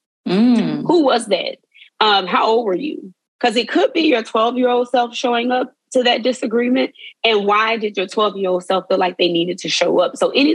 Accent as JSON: {"language": "English", "region": "Mississippi", "country": "United States", "said": "I'm from Mississippi, so we heard this a lot."}